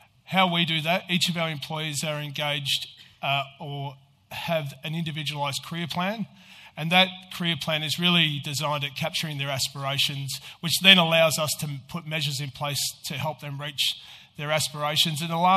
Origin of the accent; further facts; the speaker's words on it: Albury-Wodonga, Australia; now in Melbourne, Australia; I grew up in Albury-Wodonga. As I said, I moved to Melbourne early 2000s.